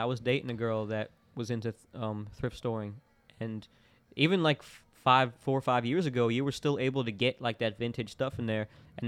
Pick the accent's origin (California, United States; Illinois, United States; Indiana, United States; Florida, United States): Florida, United States; Orlando; Being from Orlando, you just grew up around tourists, and it's just a part of the thing.